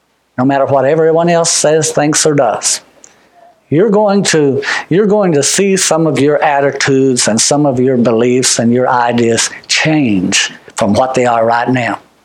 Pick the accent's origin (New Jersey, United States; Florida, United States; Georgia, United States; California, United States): California, United States; also born or lived in Tennessee; And when I moved from California to Tennessee, they thought I'd come from Sodom and Gomorrah because I was from California.